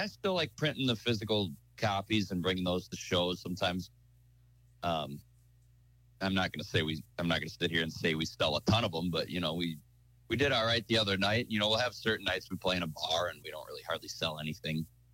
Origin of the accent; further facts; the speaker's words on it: Sauk City, Wisconsin, United States; also born or lived in Oconomowoc; I grew up in Sauk City, or like outside of Sauk City, and went to school in Sauk Prairie.